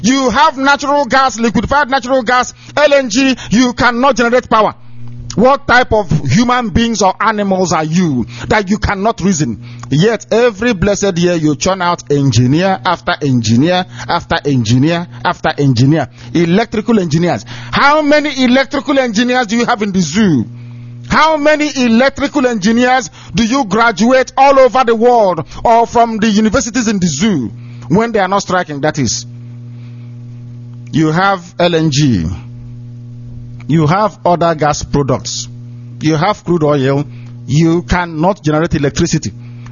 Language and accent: English; South East Nigeria, Nigeria; I am from Biafra.